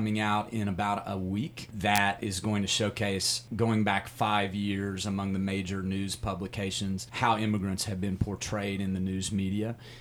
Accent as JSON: {"language": "English", "region": "Appalachia", "country": "United States", "said": "Holden and I are both a bit unique in that we're both from Appalachia."}